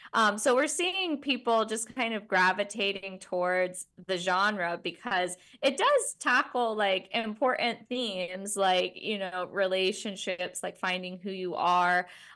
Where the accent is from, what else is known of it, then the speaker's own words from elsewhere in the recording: Virginia, United States; my hometown is in Virginia. My parents are in Stanton. My sister's in Elkton. Brothers in Charlottesville.